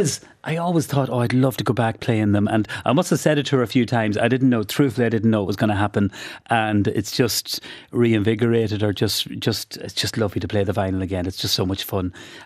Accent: Ulster, Ireland; So this new programme is all based in Ulster, because I'm from Ulster.

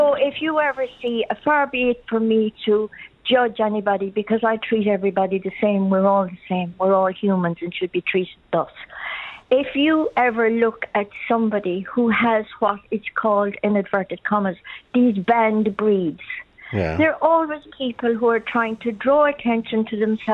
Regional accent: Munster, Ireland; I grew up in County Clare in Cracklow with dogs.

